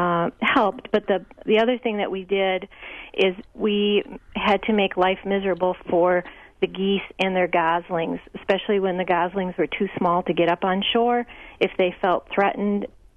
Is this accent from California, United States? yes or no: no; Madison, Wisconsin, United States; I'm from Madison, but we have a cabin on Island Lake, which is part of the Manitouish chain.